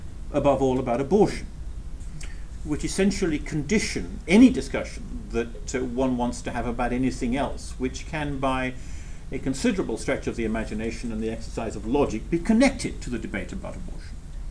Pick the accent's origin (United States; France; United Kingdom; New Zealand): United Kingdom; Edinburgh, Scotland; And I said, I'm from Edinburgh in Scotland. I'm British.